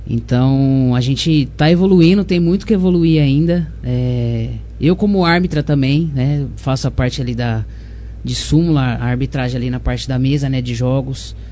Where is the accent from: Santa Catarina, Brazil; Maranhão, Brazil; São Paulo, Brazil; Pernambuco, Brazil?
São Paulo, Brazil; born there; minha família é de São Paulo, na verdade. Eu nasci em São Paulo, mas a minha família reside aqui, né, atualmente.